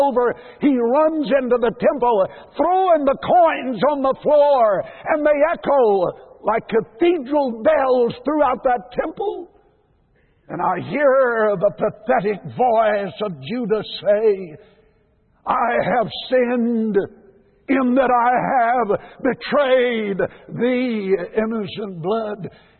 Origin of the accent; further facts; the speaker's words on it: Highlands, North Carolina, United States; born there; I was born in 1934 in Highlands, North Carolina.